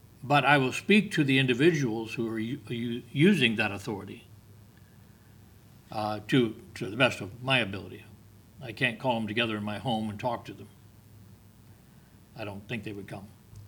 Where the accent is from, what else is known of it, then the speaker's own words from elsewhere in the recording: United States; I take this to mean that as an American, I have a right to speak my mind concerning political matters.